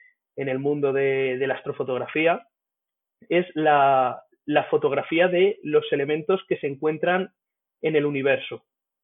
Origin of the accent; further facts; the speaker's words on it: Elda, Valencian Community, Spain; soy de Elda, un pueblecito de la provincia de Alicante